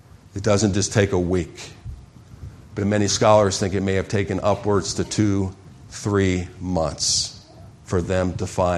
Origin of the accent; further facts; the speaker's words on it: Dayton, Ohio, United States; when I was growing up in Dayton, Ohio, it seemed like searchlights were out all the time.